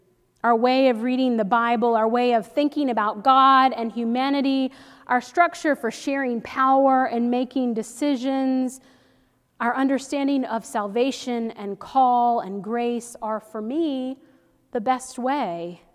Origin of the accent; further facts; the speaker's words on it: North Carolina, United States; now in Maine, United States; I'm from North Carolina, where there are so many Presbyterians.